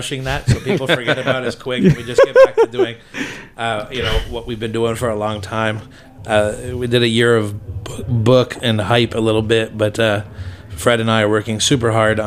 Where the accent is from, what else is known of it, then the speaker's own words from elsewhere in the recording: Montreal, Quebec, Canada; And I'm from Montreal's West End.